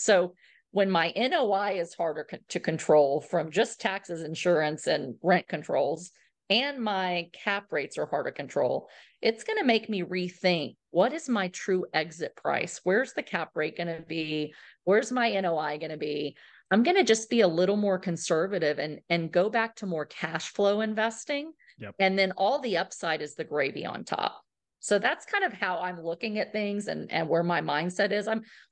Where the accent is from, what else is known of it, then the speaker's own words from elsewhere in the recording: Texas, United States; And I'm from Texas. I love Texas.